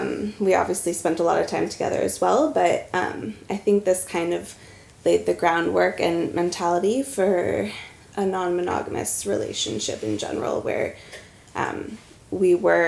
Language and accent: English; United States; moved away as an adult; now in Norway; I am from the United States. Slightly unfortunate at the moment.